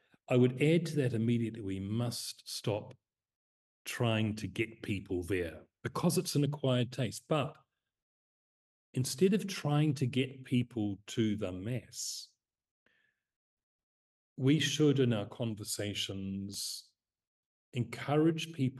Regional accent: Timaru, Canterbury, New Zealand; growing up in Timaru in the 1960s, 70s

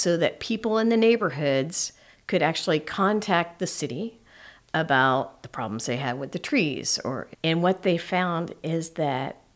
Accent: Midwest, United States; But I'm from the Midwest

